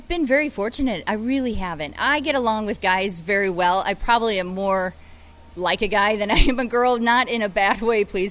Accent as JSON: {"language": "English", "region": "Illinois", "country": "United States", "said": "I came from Illinois and played golf at Purdue University"}